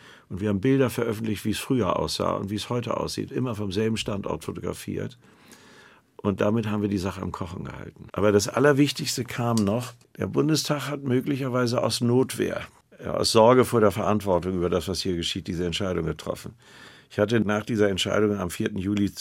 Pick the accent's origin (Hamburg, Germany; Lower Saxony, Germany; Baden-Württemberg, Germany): Hamburg, Germany; was uns eigentlich einfiel, als Hamburger nun ein Berliner Schloss bauen zu wollen